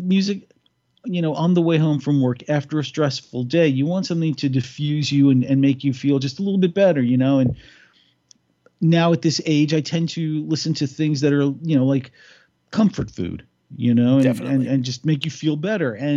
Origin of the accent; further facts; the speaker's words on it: Staten Island, New York, United States; he's from right here in Staten Island, from where I'm from. We're both from Eltingville.